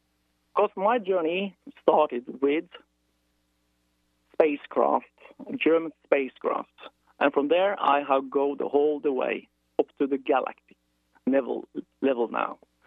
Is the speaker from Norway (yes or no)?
yes; Oslo, Norway; I'm from Oslo, capital in Norway.